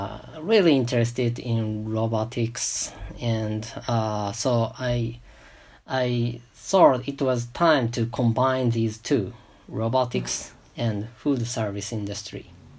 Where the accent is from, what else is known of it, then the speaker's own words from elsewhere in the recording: Yamanashi, Japan; born there; English is a second language; Yeah, actually I was born in Yamanashi Prefecture, which is not a place for takoyaki.